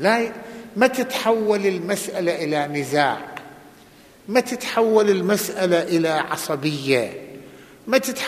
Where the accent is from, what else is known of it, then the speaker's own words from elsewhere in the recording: Lebanon; هذا يمكن بعض اللي تسمعوا أنتم عندنا بلبنان